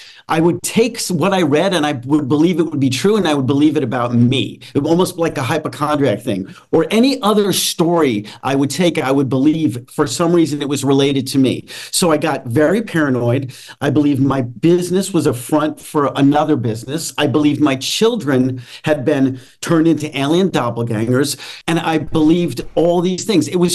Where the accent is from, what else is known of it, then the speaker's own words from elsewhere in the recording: Atlanta, Georgia, United States; And I'm from Atlanta. I live in Atlanta, Georgia